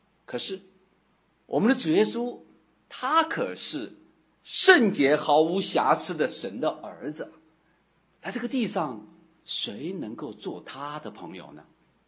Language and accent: Chinese; Wuhan, Hubei, China; 我的老家在湖北啊，在我们湖北武汉有一个地方哈